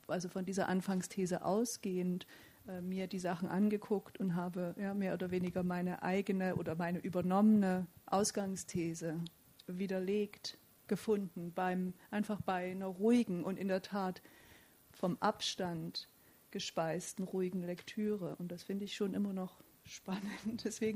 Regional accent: East Germany, Germany; moved away as an adult; also born or lived in England; Man kommt als Ossi, wenn Sie so wollen, in den frühen 90er Jahren nach England, also in den akademischen Bereich, lehrt dort in der Germanistik

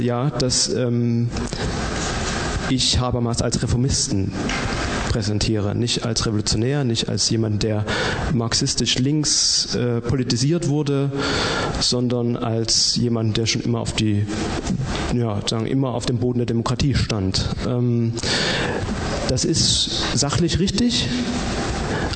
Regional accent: Leipzig, Saxony, Germany; Ich kenne den Tomasius Club natürlich als Leipziger

